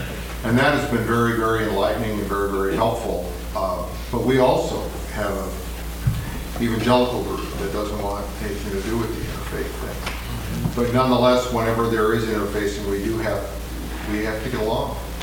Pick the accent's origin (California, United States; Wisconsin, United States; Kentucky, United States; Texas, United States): California, United States; San Francisco; Yeah, I'm from San Francisco, and we had for many years a council of churches